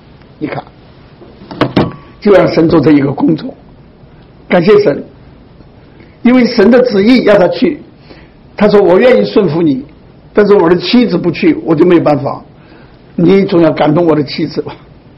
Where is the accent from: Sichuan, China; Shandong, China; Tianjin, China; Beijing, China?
Sichuan, China; 我父亲呢就把这个钱呢兑到四川去，我是四川人